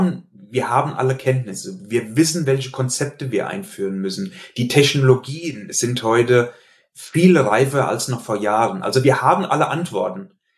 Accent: Hesse, Germany; accent: Hessian; An meinem Dialekt, den ich nicht schaffe, ganz zu verbergen, hast du sicherlich gemerkt, dass ich in Hessen beheimatet bin. Ich wohne in Limburg an der Lahn.

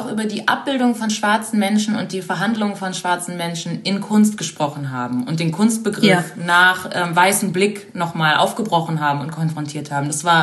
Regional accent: Germany; also born or lived in Brazil; Also ich bin ja in Brasilien geboren und als ich 3 Jahre alt war, hat meine Mutter meinen Stiefvater kennengelernt. … Und dann sind wir nach Deutschland.

